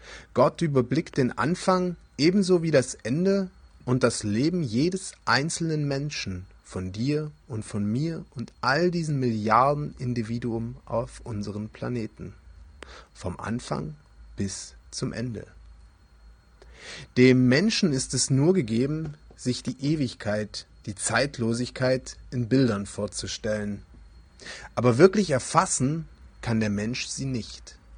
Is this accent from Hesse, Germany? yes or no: yes; Frankfurt, Hesse, Germany; ich komme aus Frankfurt, bin Dachdecker und Theologe.